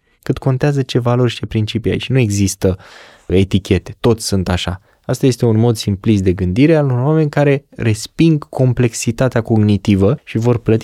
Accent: Romania; eu sunt român, nu ești român când te bați cu pumnul în piept și ești așa puternic, mai degrabă ești român prin valori

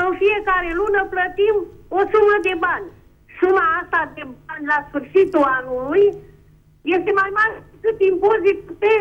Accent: Craiova, Dolj, Romania; Alo, sunt din Craiova.

